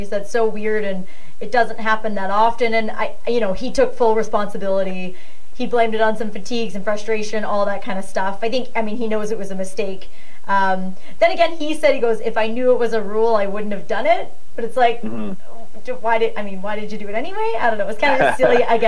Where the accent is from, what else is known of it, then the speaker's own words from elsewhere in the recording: Vancouver, British Columbia, Canada; who's also from my hometown in Vancouver.